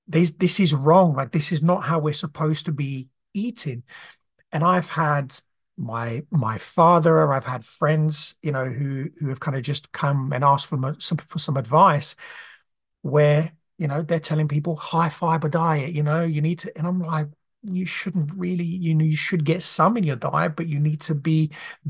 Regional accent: Brazil; I grew up in Brazil, so I've always eaten meat.

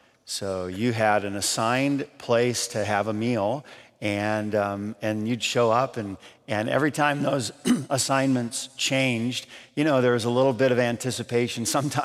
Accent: Adrian, Michigan, United States; I grew up in Adrian, Michigan, which was akin to Mayberry, so it was pretty small town, but I grew up on this block.

